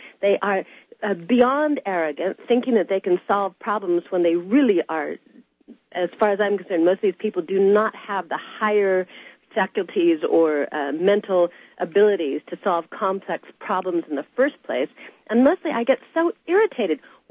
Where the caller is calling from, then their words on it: Grass Valley, California, United States; From Northern California. Okay. Grass Valley and above the smog that's produced by Sacramento and blows up this way.